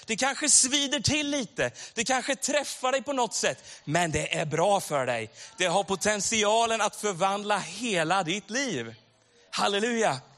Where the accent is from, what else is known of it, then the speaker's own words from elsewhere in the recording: Sweden; Jag kommer från Sverige. Men så gott att få vara i Vasa.